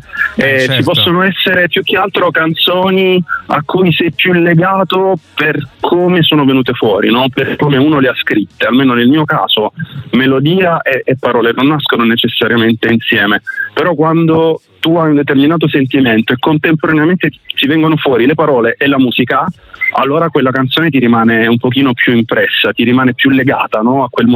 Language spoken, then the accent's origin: Italian; Lecce, Apulia, Italy; now in Bologna, Italy; io sono originario di Lecce